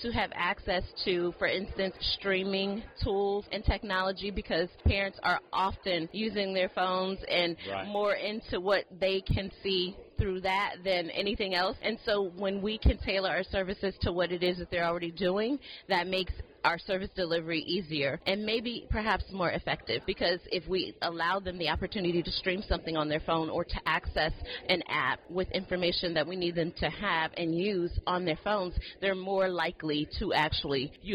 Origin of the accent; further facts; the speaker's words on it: Newport News, Virginia, United States; I am from Newport News, Virginia, where we do the PAT program in addition to Healthy Families and our Families Support Partnerships Unit